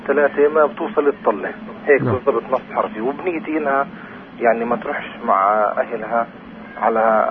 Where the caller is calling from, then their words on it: Nablus, West Bank, Palestine; أنا من المساكن الشعبية